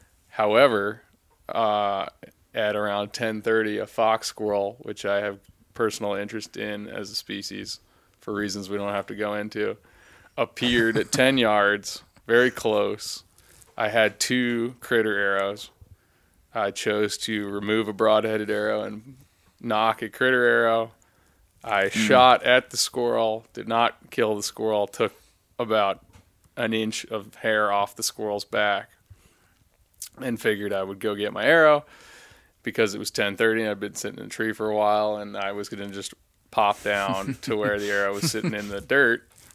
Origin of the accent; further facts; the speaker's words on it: Trapp, Maryland, United States; now in Ketchum, United States; I am from Trapp, Maryland. I live in Ketchum, Idaho at First Light's Global International World Headquarters.